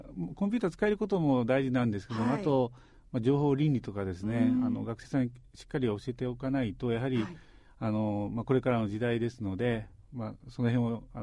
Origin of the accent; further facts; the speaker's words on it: Saijo, Ehime, Japan; 西条高校出身です、地元です。